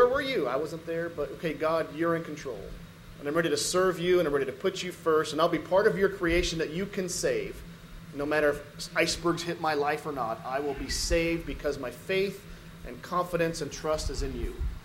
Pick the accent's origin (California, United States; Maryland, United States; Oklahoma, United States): California, United States; also born or lived in Tucson / Folsom; We live in Georgia now, but we're actually from California. And we migrated in Tucson for a little while